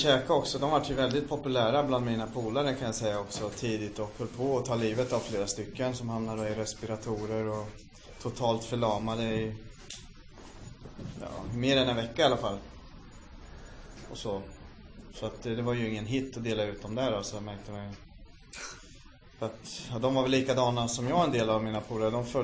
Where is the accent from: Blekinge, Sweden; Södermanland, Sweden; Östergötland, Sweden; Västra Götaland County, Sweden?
Östergötland, Sweden; Norrköping; also born or lived in Stockholm; Så är jag född 1965 på Sabbatsberg. Och... bodde ett par år i Hässelby, sen flyttade vi till Norrköping.